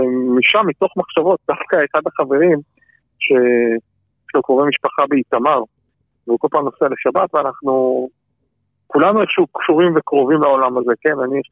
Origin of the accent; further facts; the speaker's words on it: Jerusalem, Jerusalem District, Israel; בירושלים, הרוב שלי עד היום שיאריכו ימים גרים שם